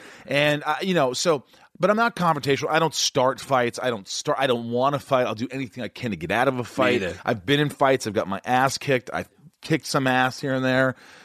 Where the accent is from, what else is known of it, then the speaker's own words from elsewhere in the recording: New York, United States; Like, in you know, I'm a New Yorker